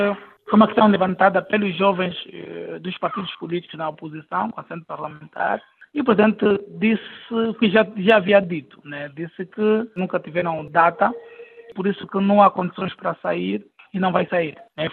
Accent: Angola; O nosso direito à manifestação é nosso enquanto cidadão, é nosso enquanto angolano.

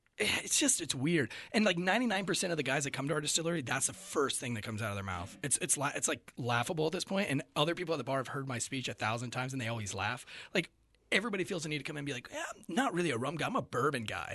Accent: St. Augustine, Florida, United States; born there; I've got a whole sleeve of tattoos that are pirate related because I was born in St. Augustine, Florida. And so it's a lot of pirate history there.

